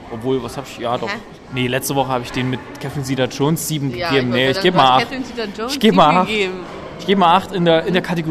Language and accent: German; Gera, Thuringia, Germany; also in meiner alten Heimatstadt, haben wir auch ein Forum, www.film-gera.de